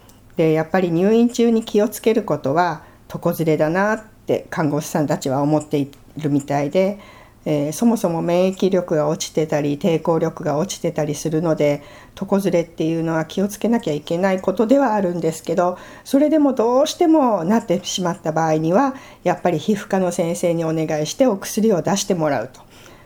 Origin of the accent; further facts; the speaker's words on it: Fukuoka, Japan; これは私が福岡出身だから身近にあったのかなと思います